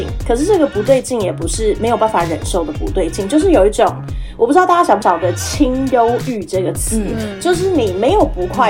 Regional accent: Taiwan; 就是医心理谘商在我生在台湾的经验里面

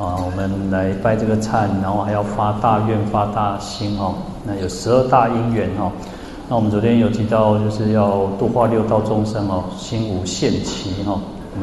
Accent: China; 我们中国人其实都要在清明的时候

